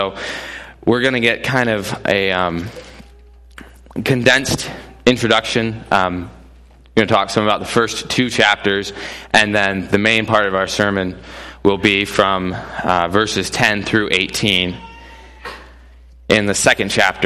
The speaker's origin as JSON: {"language": "English", "region": "Indiana", "country": "United States", "tie": "born or raised there", "also_born_or_lived": "Elnora", "said": "As Joe said, I am from Elnora, Indiana. I grew up in northern Indiana and moved down there a year ago to be a part of the church there."}